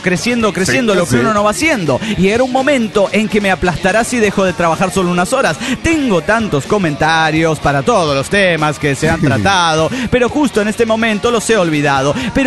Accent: Mexico City, Mexico; del DF Mexicano.

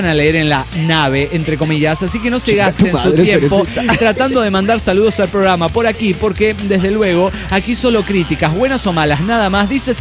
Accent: Oaxaca, Mexico; de Oaxaca, México.

